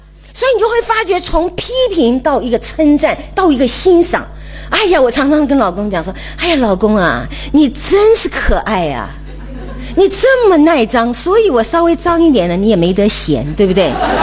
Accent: Shandong, China; 就是因为我山东人这么有 家里面管得这么严，这么有礼教

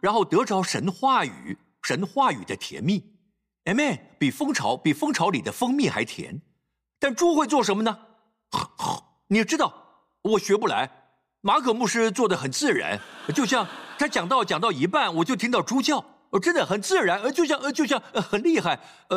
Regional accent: Singapore; 我们新加坡人可以吃饭

